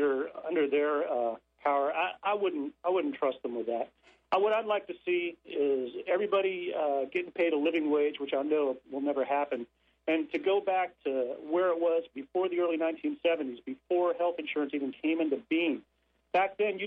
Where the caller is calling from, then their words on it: Largo, Florida, United States; from Largo.